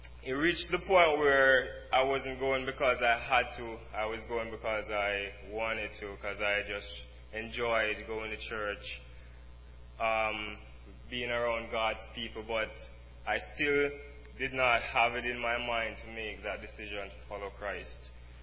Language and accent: English; Jamaica; Well, as you heard … I'm from Jamaica.